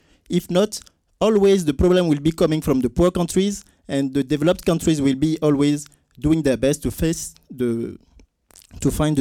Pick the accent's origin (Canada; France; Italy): France; English is a second language; I'm coming from France, so sorry for my English.